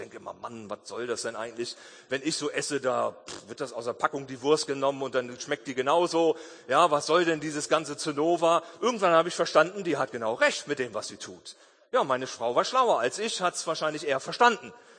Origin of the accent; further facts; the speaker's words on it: Germany; dann sitzen wir als Deutsche da und denken dann, boah, das ist aber schön hier, ne?